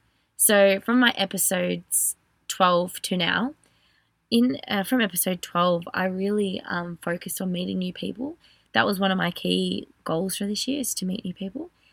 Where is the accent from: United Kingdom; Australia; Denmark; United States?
Australia; I'm just an Australian girl